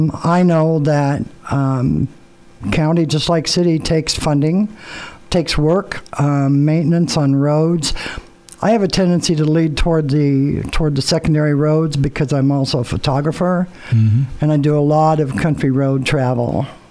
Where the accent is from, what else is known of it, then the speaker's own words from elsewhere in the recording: Boone, Iowa, United States; also born or lived in Texas; Lifelong, yep. I was born in Texas, but that's a long story. Been here my whole life. Mom and dad were raised, dad in Fraser, mom in Boone. Went to school here, went to several different grade schools. Boone High graduate, 1971.